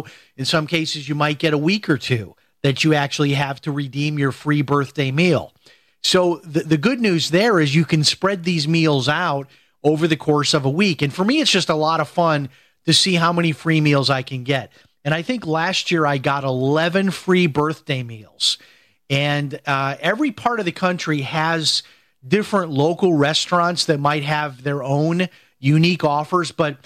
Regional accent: Chicago, Illinois, United States; when I was growing up in Chicago, I was kind of known in my neighborhood for winning radio contests.

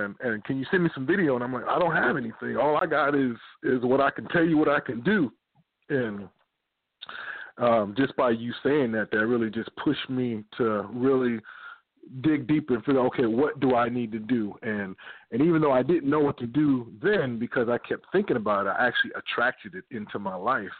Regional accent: Louisiana, United States; now in Green Bay, United States; I'm actually in Wisconsin. I'm from Louisiana

